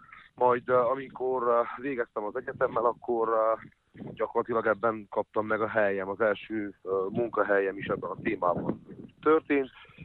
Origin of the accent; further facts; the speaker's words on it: Miercurea Ciuc, Harghita, Romania; síkszeredában születtem, és ott is nevelkedtem